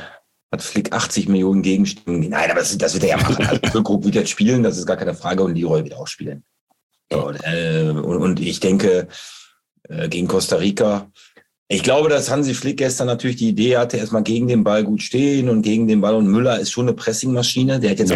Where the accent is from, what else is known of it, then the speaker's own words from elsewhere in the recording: Bocholt, North Rhine-Westphalia, Germany; ich komme aus Bocholt